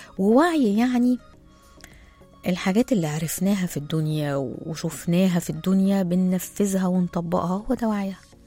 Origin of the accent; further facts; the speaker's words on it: Egypt; الكبت يولد الانفجار، معروف بقى الجملة دي عندنا في مصر.